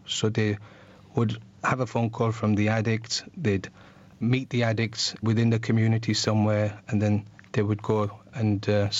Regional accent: Bradford, Yorkshire and the Humber, United Kingdom; Well, I'm originally from Bradford. Also, being a Pakistani and being somebody who's Muslim from Bradford

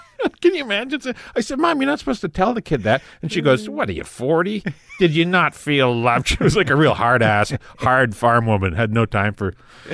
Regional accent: Saskatchewan, Canada; I grew up in the, it's called Northern Saskatchewan

